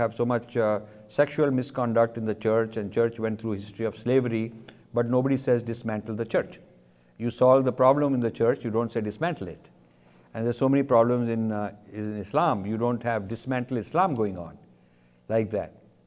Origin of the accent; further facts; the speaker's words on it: Punjab, India; I'm from Punjab, there's no Brahmins there.